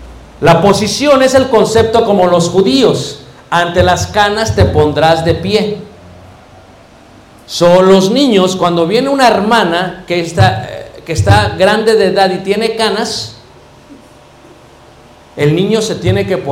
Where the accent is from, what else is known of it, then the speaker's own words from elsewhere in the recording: Mexico; Y yo decía, como buen mexicano, aquí me voy a meter.